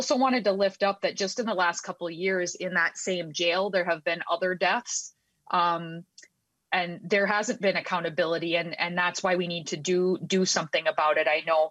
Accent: Bemidji, Minnesota, United States; born there; And First, I want to say that I was born in Beltrami County. I was born in Bemidji, where the Beltrami County Jail is.

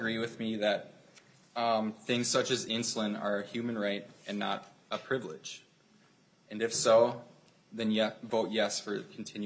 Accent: Big Lake, Minnesota, United States; I'm from Big Lake, Minnesota

